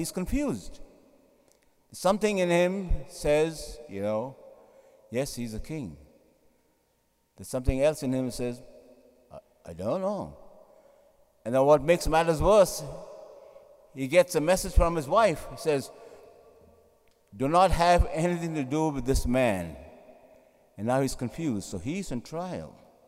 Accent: India; now in United States; I remember myself, growing up in India there, I just could not imagine, at Christmas time to sing the carol, the snow lay on the ground. We never had snow.

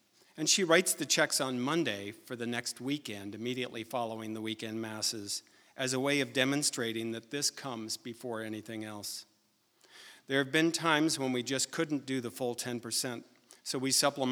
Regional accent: Phoenix, Arizona, United States; We're approaching our 70s, so I have to speak quickly. I was born in Phoenix in the 50s, one of eight

